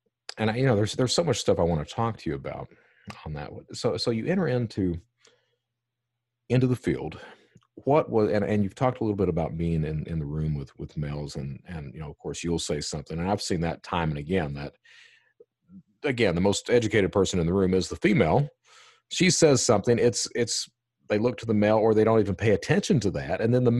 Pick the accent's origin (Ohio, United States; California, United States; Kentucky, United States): Kentucky, United States; Then, of course, I was raised, I'm from Eastern Kentucky, and I'm not sure how far removed Eastern Kentucky is from the rest of society